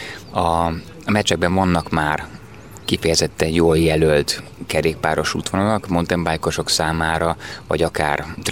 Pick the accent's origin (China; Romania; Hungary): Hungary; Pécs, Baranya; Egyébként, ahonnan én jövök, Pécset is